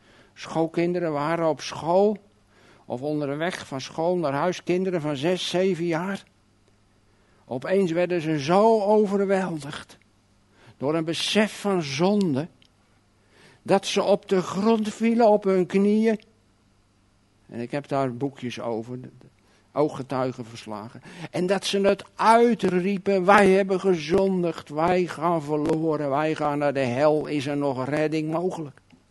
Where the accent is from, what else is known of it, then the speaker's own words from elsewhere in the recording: South Holland, Netherlands; ik kom zelf uit de Alblasserwaard.